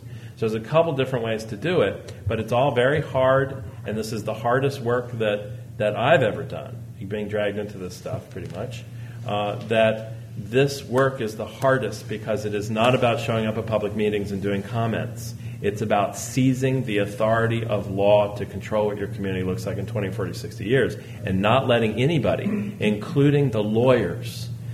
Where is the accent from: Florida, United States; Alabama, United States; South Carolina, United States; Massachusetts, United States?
Alabama, United States; born there; I tell it because I was born in Alabama.